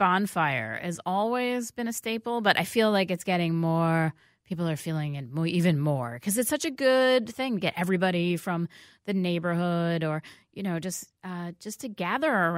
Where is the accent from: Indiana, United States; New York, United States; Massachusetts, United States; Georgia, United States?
New York, United States; New York City; So I grew up in New York City